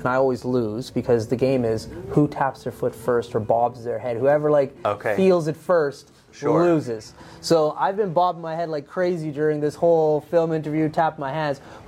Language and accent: English; Fort McMurray, Alberta, Canada; We're from Fort Mac.